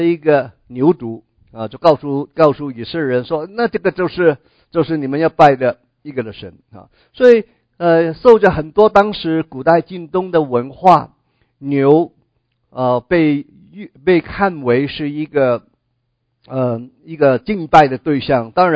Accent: Hong Kong; Chinese is a second language; now in United States; 因为我们是从香港过来的普通话是来到美国才开始学的

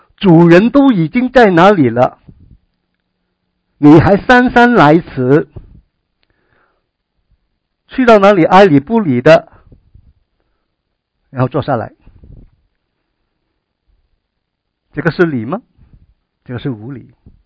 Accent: China; 我们中国人应该很明白什么叫做礼嘛，对不对？我们中国人称为礼仪之邦

